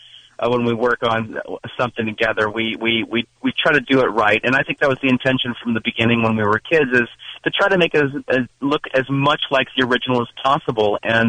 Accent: Mississippi, United States; So at ages 10 and 11, Eric and I were growing up on the Mississippi Gulf Coast.

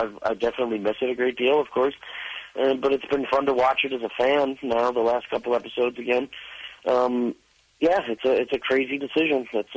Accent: New York, United States; now in Los Angeles, United States; I grew up in New York my whole life. I've never lived anywhere else.

